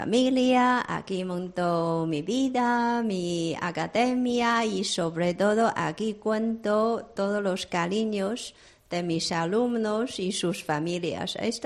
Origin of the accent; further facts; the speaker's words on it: China; now in Spain; además de inglés, yo soy chino